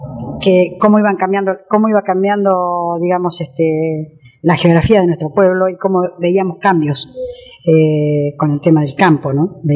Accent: Los Toldos, Buenos Aires Province, Argentina; also born or lived in Bragado; nací en Bragado. Uh-huh. Pero hace muchísimos años que vivo acá en Los Toldos.

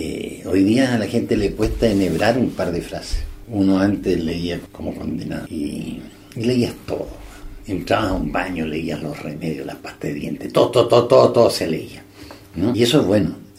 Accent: Temuco, Araucanía, Chile; yo soy de Temuco, pasé mi infancia, mi juventud ahí.

